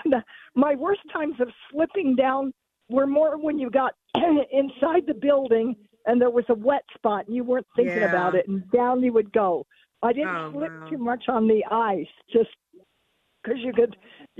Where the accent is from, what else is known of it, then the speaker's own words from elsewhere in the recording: Utah, United States; Well, because I grew up in Utah, and there was plenty of snow